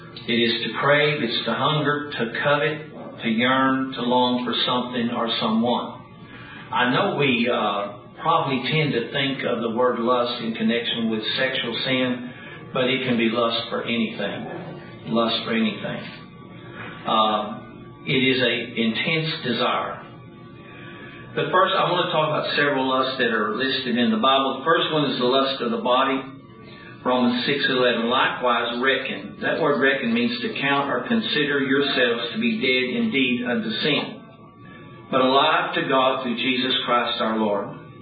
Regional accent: Dallas, Texas, United States; I went to visit a friend that I grew up with in Dallas.

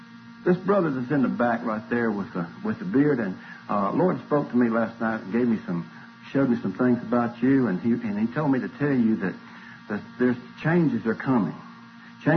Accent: Alabama, United States; born there; I was born in Alabama, and I repented.

